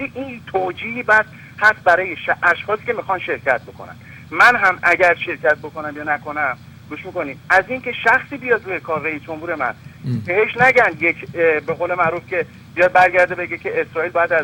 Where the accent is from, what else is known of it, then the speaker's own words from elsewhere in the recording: Iran; now in United States; من اکثر ایرانی هستم